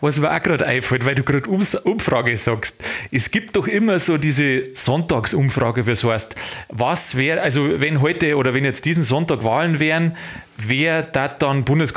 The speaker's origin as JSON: {"language": "German", "town": "Landshut", "region": "Bavaria", "country": "Germany", "said": "Da, wo ich herkomme, Landkreis Landshut, da ist irgendwo die Grenz"}